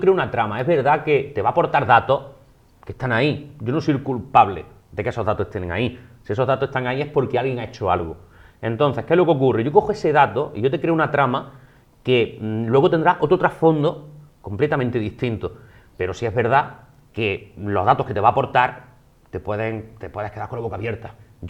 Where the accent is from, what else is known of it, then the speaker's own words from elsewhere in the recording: Jaén, Andalusia, Spain; porque tú sabes que es mi tierra, Jaén, y que yo siempre intento darle esa importancia a la tierra